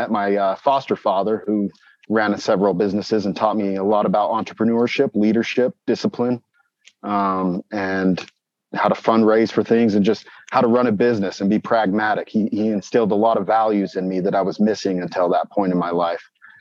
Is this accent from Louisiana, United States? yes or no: no; Brigham City, Utah, United States; born there; So I was born in Brigham City, Utah. I'm about 37 years old.